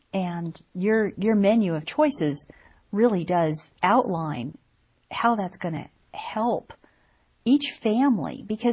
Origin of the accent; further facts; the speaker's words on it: Arizona, United States; I come from Arizona. That's where my son went to school